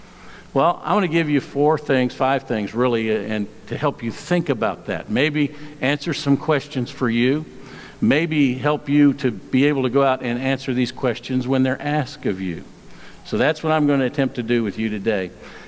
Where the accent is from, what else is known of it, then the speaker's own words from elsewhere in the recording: California, United States; I'm from California, land of the fruits and nuts and flakes. That will explain me. I'm from the state that gave you the psychic network.